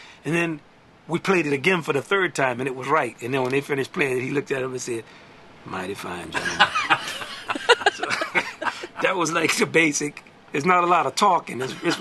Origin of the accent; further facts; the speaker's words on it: New Orleans, Louisiana, United States; I'm from New Orleans, he's from Texas. We cousins anyway.